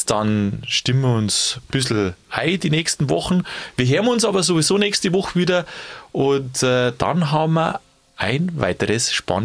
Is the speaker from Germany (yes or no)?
yes; Bavaria, Germany; was bei uns in Bayern viel essen wird